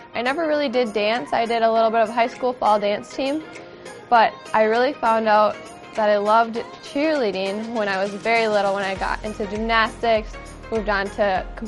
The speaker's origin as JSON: {"language": "English", "town": "Blaine", "region": "Minnesota", "country": "United States", "said": "this is my rookie season, and I'm from Blaine, Minnesota."}